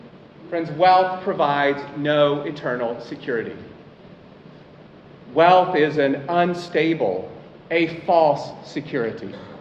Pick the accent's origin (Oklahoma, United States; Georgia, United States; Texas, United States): Georgia, United States; Atlanta; it's headquartered in my hometown in the United States, Atlanta.